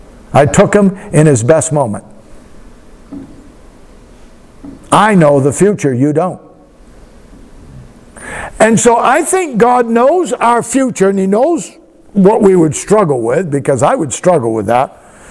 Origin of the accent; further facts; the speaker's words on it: Westbrook, Maine, United States; born there; I was born in Westbrook, Maine. That's what it says on my passport, right?